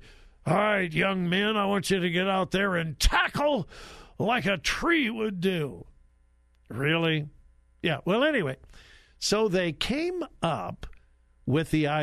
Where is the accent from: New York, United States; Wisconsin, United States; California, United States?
California, United States; I grew up in Southern California looking at the Trojan.